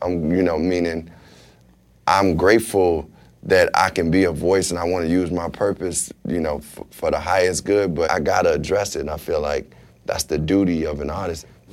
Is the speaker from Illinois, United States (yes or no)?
yes; Chicago, Illinois, United States; See, I come from the South Side of Chicago. I see the poverty.